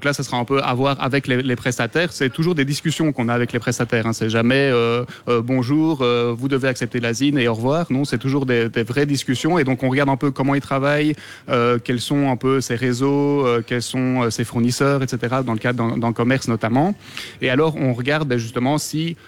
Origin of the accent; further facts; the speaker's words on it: Brussels, Brussels-Capital Region, Belgium; en tant que bruxellois, c'est quand même important.